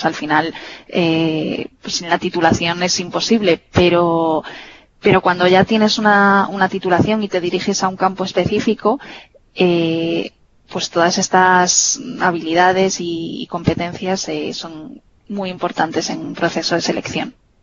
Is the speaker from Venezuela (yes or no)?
no; Galicia, Spain; yo que soy de Galicia, por ejemplo, poder irme a casa pues un jueves y volver un martes